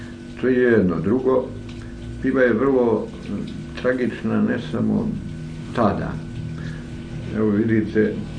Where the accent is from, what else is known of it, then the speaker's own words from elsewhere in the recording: Plužine Municipality, Montenegro; ovaj potop u pivi je bio, ne samo zato što je meni sve potopljeno, je moj zavičaj potopljen gdje sam rastao kao dijete